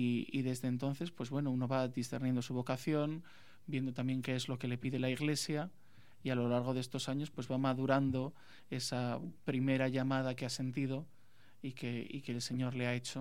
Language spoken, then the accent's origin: Spanish; Cantabria, Spain; allí en mi pueblo, el Colegio Torreana de las Hijas de Santa María del Corazón de Jesús, también en Cantabria, pero no en mi pueblo, en el que fui también interno